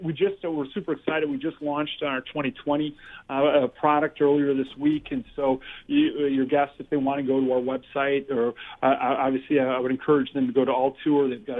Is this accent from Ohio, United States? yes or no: no; Wisconsin, United States; I'm from Wisconsin, so I understand kind of the thought process of the Midwestern thinking.